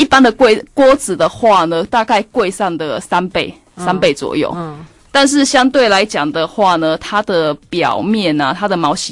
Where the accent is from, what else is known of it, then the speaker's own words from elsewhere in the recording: southern Taiwan, Taiwan; accent: Taiwanese Mandarin; 不好意思，我台湾国语，南部的蓝